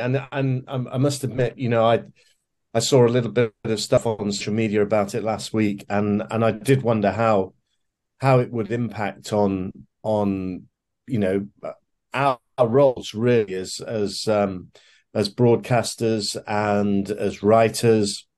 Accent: Leicester, East Midlands, United Kingdom; Well, I grew up in a city called Leicester in the English Midlands, which I contend is the greatest sporting city in the world.

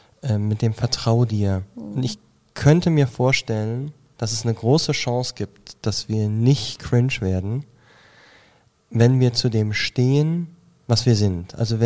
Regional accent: Germany; now in Switzerland; früher war das ein ganz zentrales Thema, dass ich Deutscher bin auf der Schweizer Impro-Bühne.

